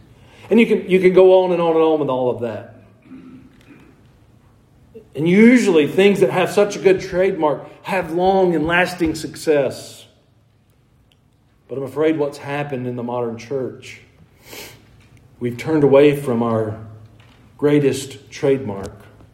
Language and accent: English; Georgia, United States; I grew up in near Atlanta, Georgia, so we were infected by the Coca-Cola company.